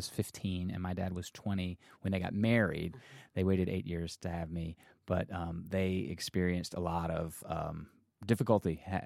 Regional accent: Nashville, Tennessee, United States; I was born in Nashville, Tennessee.

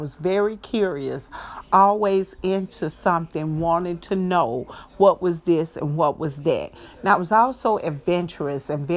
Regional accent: Memphis, Tennessee, United States; I grew up in North Memphis on Bingham Street off Jackson.

